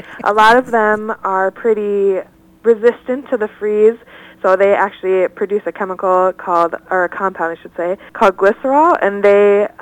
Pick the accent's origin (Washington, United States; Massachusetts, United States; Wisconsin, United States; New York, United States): Wisconsin, United States; Hudson; our Wisconsin campus, which I'm from Hudson